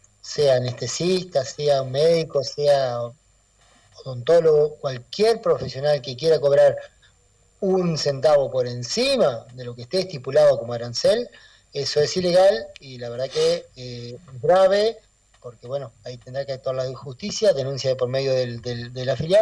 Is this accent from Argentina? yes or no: yes; Ramírez, Entre Ríos, Argentina; en las localidades pequeñas del interior, donde por ahí nos conocemos todos, yo soy de Ramírez